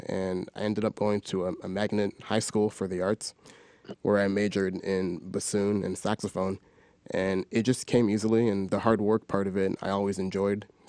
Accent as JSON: {"language": "English", "country": "Canada", "tie": "born or raised there", "said": "I grew up in Canada, and my parents are, my dad is from Haiti, and my mom is from Cameroon."}